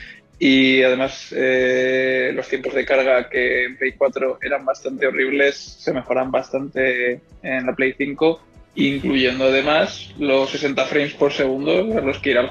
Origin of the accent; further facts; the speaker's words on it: Madrid, Community of Madrid, Spain; de Madrid